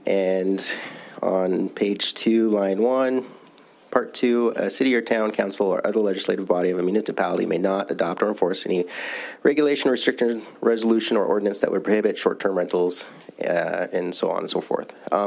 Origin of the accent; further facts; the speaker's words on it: Great Falls, Montana, United States; from Great Falls, Senator, Senate District 13.